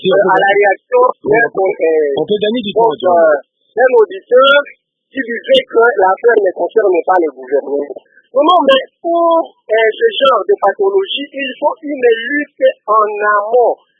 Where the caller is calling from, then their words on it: DR Congo; Maintenant, l'Ebola qui vient d'Ouganda, c'est une souche qui sera encore très dévastatrice ici chez nous au Congo.